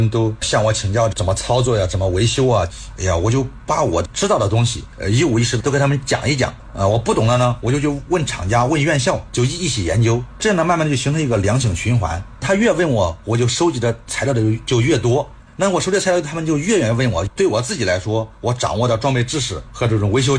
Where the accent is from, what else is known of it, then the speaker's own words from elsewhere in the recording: Song County, Henan, China; 我是1980年出生在河南洛阳嵩县的一个小山沟里边，从小家里就很穷。